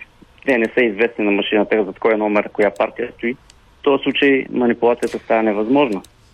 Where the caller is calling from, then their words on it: Sofia, Sofia City, Bulgaria; съм от София